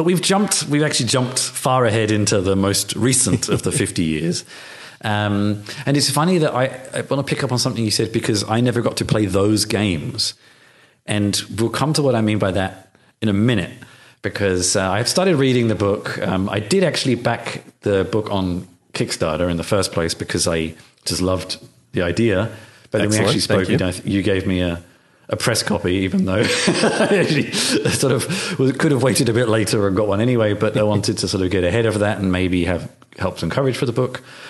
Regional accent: United Kingdom; grew up in the UK, but also because I'm a little too young for the choose your own adventure books.

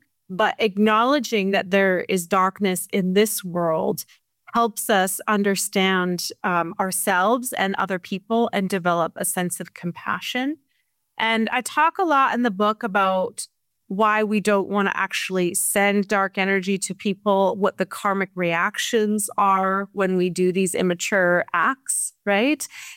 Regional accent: Victoria, British Columbia, Canada; And I remember it was my hometown, so I was excited to be able to do this in Victoria, BC.

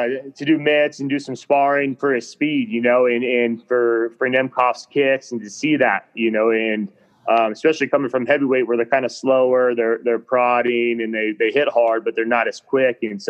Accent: Reno, Nevada, United States; You know, I grew up in Reno, Nevada, kind of in the mountains.

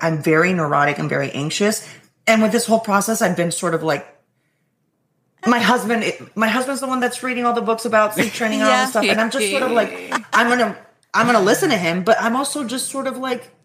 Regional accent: Venezuela; Maybe growing up

